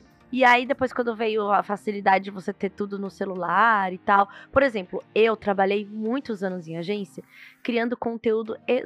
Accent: Rio de Janeiro, Brazil; Eu, nascida e criada no Rio, nunca tinha sido assaltada.

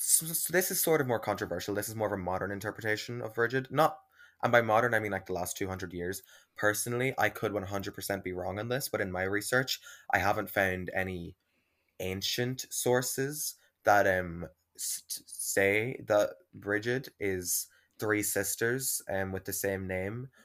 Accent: Ireland; I am an Irish person. Both my parents are Irish. I was born in Ireland, raised in Ireland, etc.

